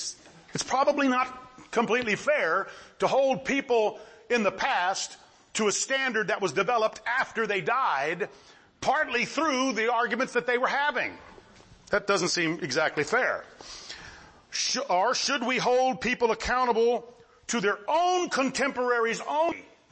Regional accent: Texas, United States; also born or lived in Mexico; I grew up in Texas, and I was taught the Texas Revolution by the standard, textbooks about the revolution, and I just accepted it for fact. And then I was in Mexico for many years

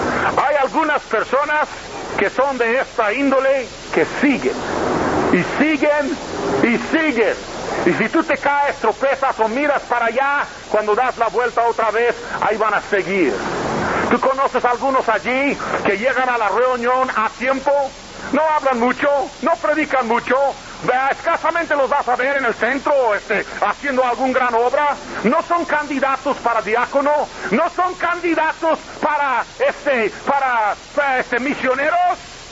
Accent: Roswell, New Mexico, United States; born there; cuando yo tenía 17 años, fui con mi papá, mis padres, fuimos a la ciudad donde yo nací, Roswell. Por eso algunos dicen que soy extraterrestre, porque yo nací en Roswell.

